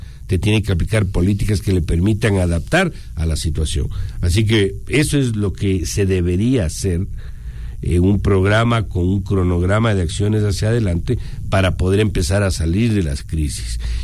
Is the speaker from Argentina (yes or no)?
no; Ecuador; Si quieren una opinión, la daré como ecuatoriano, como ciudadano.